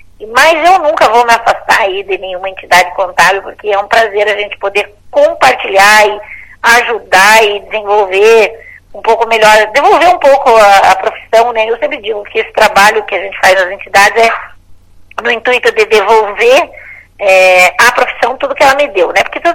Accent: Mandirituba, Paraná, Brazil; born there; Eu nasci em Mandirituba, né?

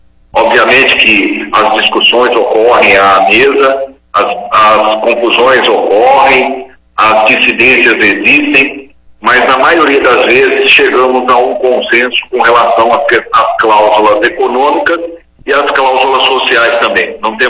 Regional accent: São Paulo, Brazil; mas como bom paulista, eu diria o seguinte

